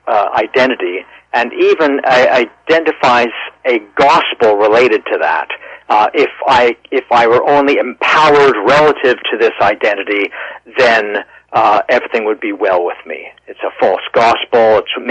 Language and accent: English; United States; I'm also American. I'm a Scottish-Canadian American.